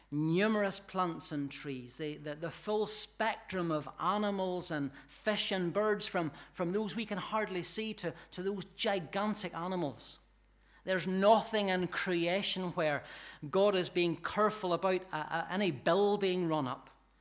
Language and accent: English; Ballymena, Northern Ireland, United Kingdom; accent: broad; hopefully my accent's not as pronounced as it was. It used to be quite broad, being from just outside Ballymena, and there was a lady after church that day asked me what part of Scotland I was from.